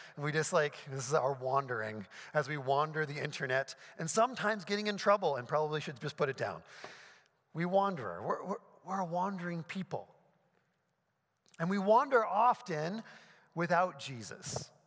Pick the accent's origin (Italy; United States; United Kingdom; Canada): Canada; New Brunswick; I grew up in New Brunswick in the middle of the woods, like literally in the middle of nowhere.